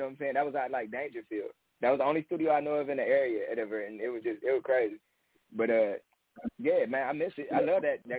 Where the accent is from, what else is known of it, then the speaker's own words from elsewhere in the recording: Cleveland, Ohio, United States; But it's from Cleveland. I'm from Cleveland, like, 100%. I consider myself a Cleveland artist still. No matter where I go, Cleveland is my heart. That's where I was born. That's where I got my start at.